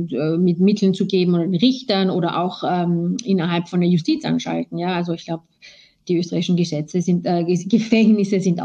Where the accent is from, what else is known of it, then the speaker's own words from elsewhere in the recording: France; Bei uns in Frankreich war eben der letzte Fall